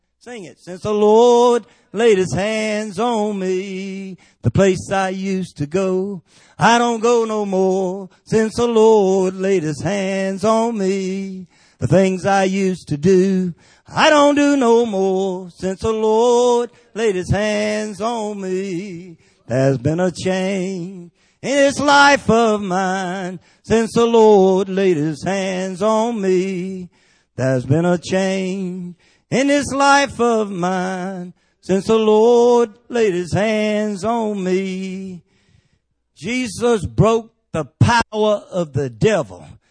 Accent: Henderson, United States; I say mosquito and suicide. Amen. Hallelujah. That's just because I'm from Henderson.

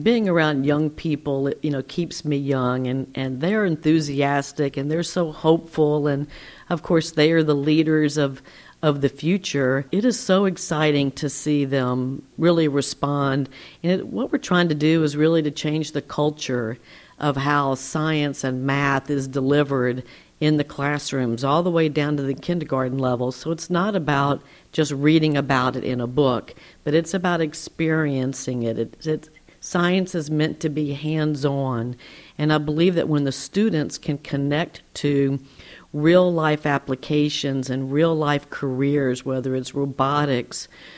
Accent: Louisiana, United States; You know, I'm born and raised in Louisiana and plan to retire here in Louisiana

